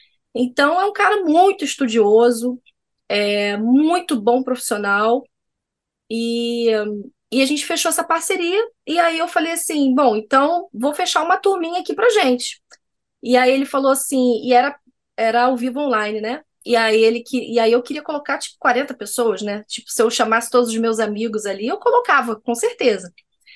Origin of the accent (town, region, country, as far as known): Rio de Janeiro, Brazil